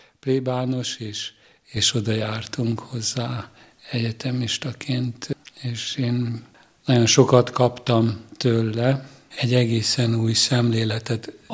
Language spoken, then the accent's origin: Hungarian; Budapest, Hungary; born there; 1958-ban születtem, és Budapesten, ott a, tulajdonképpen az úgynevezett Rózsadombon.